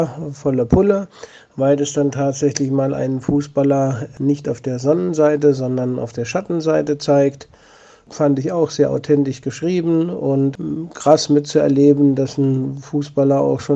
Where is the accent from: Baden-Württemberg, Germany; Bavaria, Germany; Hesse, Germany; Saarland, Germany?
Saarland, Germany; weil ich zwar als Saarländer, aber aus fast der gleichen Ecke komme. Miroslav Klose hat 10 Kilometer von mir gelebt. Ich bin dort in der Ecke in die Schule gegangen